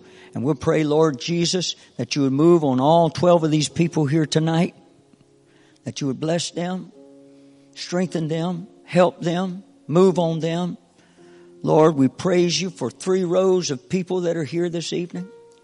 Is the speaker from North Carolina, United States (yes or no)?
yes; North Carolina, United States; I'm from North Carolina, but I got in church in Jacksonville, Florida, and I didn't know anybody.